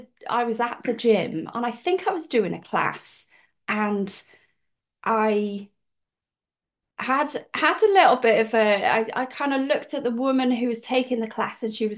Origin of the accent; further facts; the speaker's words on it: Cardiff, Wales, United Kingdom; I'm from Cardiff, and I wanted to come home.